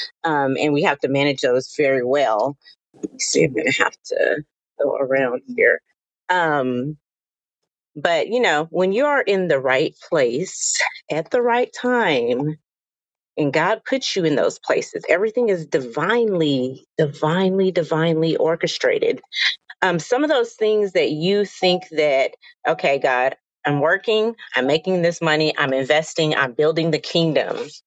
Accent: Houston, Texas, United States; from Houston, Texas.

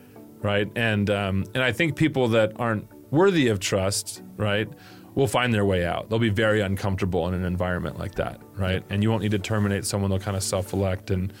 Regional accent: Buena Park, California, United States; So I'm originally from California. Family grew up there. I grew up in Buena Park, California is where we started.

